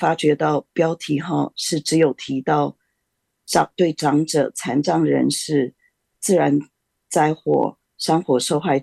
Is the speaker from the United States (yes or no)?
yes; California, United States; 给我们加州人再有一次机会